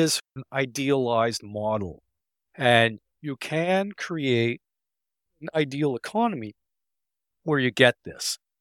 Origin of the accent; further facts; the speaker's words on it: Canada; as a Canadian, one of the topics of conversation up here is what a disaster the US medical system is.